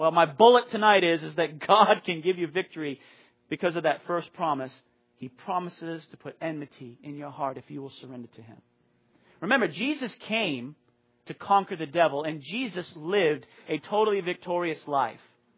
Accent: Maine, United States; I grew up with two guys back in my hometown in Maine

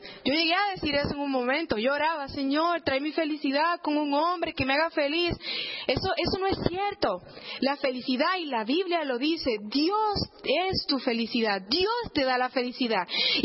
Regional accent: Puerto Rico; moved away as an adult; now in United States; Básicamente yo crecí en Puerto Rico. Se me ofreció una oportunidad para venir a Ohio State a estudiar y así lo hice. Y me vine acá. Puerto Rico era fácil, crecí allí

